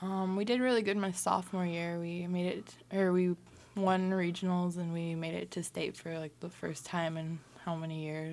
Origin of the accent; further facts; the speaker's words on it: Nome, Alaska, United States; I'm from Nome, Alaska.